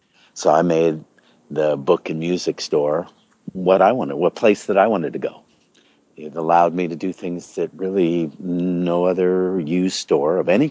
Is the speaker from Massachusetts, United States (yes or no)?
no; Tucson, Arizona, United States; Oh, the first Tucson homeboy one.